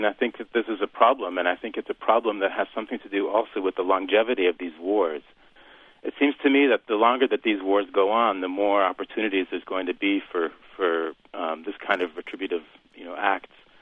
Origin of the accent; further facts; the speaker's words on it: Canada; No, I grew up in Canada, so I'm used to this.